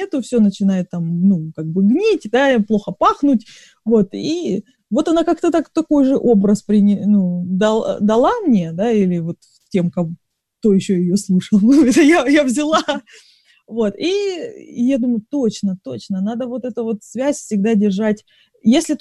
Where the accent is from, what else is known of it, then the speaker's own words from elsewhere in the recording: Rostov-on-Don, Rostov Oblast, Russia; Родилась я в Ростове-на-Дону и прожила там 21 год. И вышла замуж за Виталика, мужа моего барабанщика. А потом мы... Пожили 2 года там в Ростове, он тоже из города Ростова